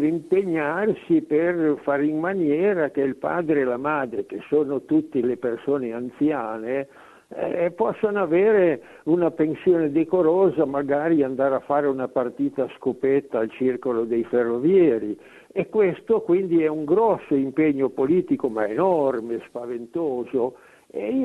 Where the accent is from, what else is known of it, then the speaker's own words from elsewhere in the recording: Turin, Piedmont, Italy; da Torino, sono da Torino